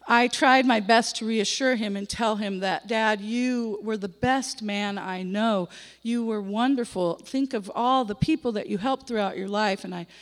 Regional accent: California, United States; the church that I grew up in Southern California

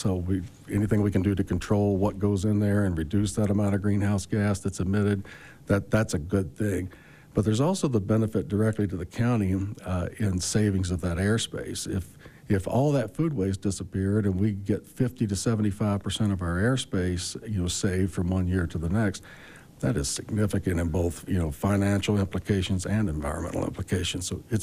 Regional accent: Virginia, United States; moved away; I came originally from Virginia early on, many years ago. And in the county I lived in back there, we have multiple cans as well on the curbside.

